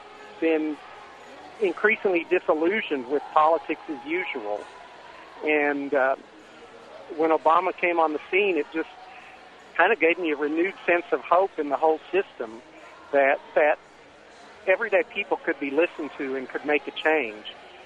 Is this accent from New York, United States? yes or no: no; Texas, United States; Yes. I'm actually from Texas, but I'm in D.C. right now.